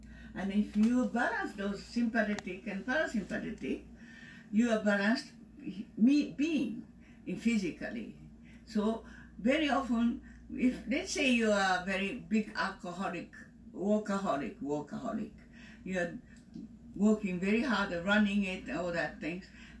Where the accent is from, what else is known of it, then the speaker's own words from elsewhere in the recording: Kyoto, Japan; English is a second language; moved away as an adult; now in United States; I was born in Kyoto, Japan, in an old-fashioned, very old family, a well-known family, and I was a second of the 8 children.